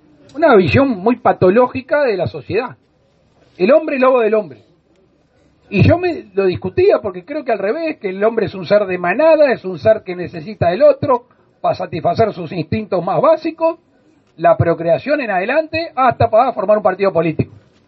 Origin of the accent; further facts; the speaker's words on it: Uruguay; Todos nosotros, si somos uruguayos y pertenecemos acá y vivimos en este territorio